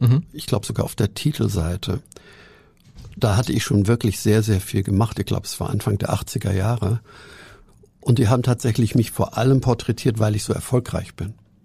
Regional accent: Hamburg, Germany; ich bin ja auch ein Hamburger.

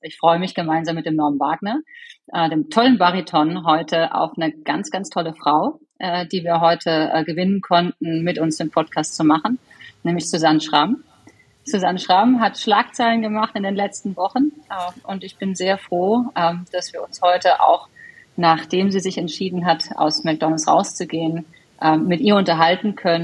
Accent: Viernheim, Hesse, Germany; Ich bin aufgewachsen in Firnheim, kosmopolitanen Ort, den kennt kein Mensch.

